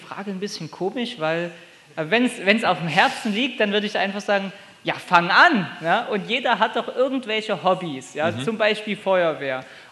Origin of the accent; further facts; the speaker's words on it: Leipzig, Saxony, Germany; now in Hagen, Germany; Also ich komme aus Leipzig und in Leipzig, da ist man immer, wenn es schönes Wetter ist, draußen in den Parks und an den Seen und so. Jetzt sind wir nach Hagen gezogen